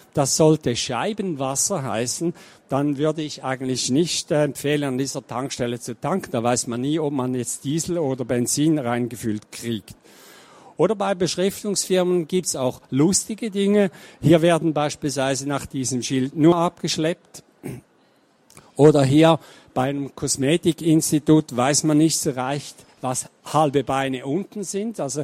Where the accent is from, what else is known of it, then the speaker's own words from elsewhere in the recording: Germany; gleich an der Grenze, wo ich aufgewachsen bin, ist von 0-Schweiz die Rede